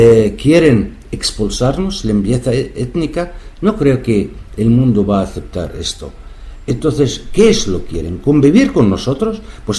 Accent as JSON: {"language": "Spanish", "country": "Palestine", "said": "los palestinos, tanto cristianos como musulmanos, somos los negros de Palestina, es decir, los discriminados?"}